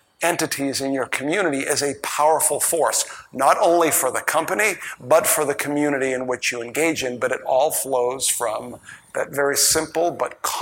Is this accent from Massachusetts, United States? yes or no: yes; Massachusetts, United States; now in Austin, United States; I'm from Massachusetts, so I'm a member of Red Sox Nation.